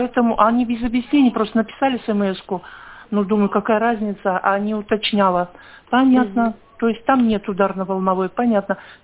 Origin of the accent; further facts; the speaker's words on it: Yurga, Kemerovo Oblast, Russia; Я из Юрги, и буду ездить, и мне это будет очень проблемно.